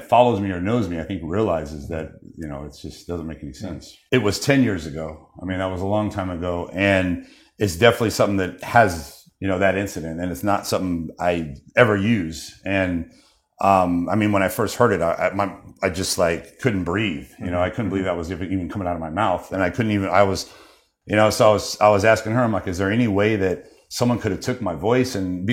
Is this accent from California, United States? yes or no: yes; Sacramento, California, United States; I was raised in South Sac, and I was raised mostly in South Sac. And then my senior year, I went to live with my dad